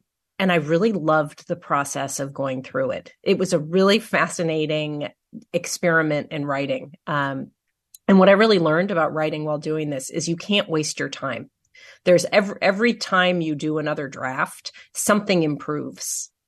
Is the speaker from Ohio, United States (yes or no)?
no; Los Angeles, California, United States; now in Westchester, United States; But I grew up in Los Angeles. My childhood basically took place at the beach, Santa Monica Beach